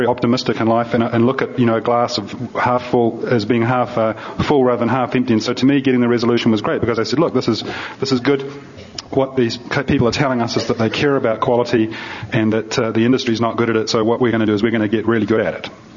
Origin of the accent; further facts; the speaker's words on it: New Zealand; moved away as an adult; now in United States; I grew up in New Zealand and initially started out my life as an elementary teacher.